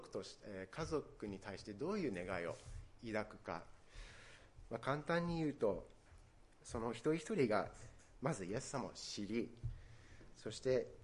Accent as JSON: {"language": "Japanese", "country": "United States", "second_language": "Japanese", "said": "まあ、アメリカ、私はアメリカ人で、親戚のほとんどがアメリカに住んでいて、"}